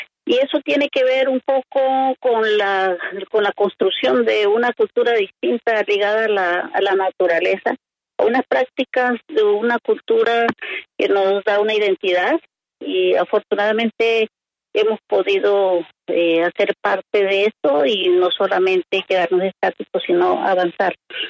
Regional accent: Cesar, Colombia; born there; yo soy indígena arhuaca, de la Sierra Nevada, y en el departamento del Cesar.

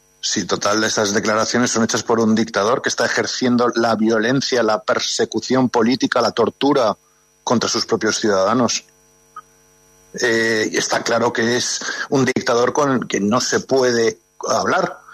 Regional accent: Spain; mientras por ejemplo en mi país, en España, había una dictadura

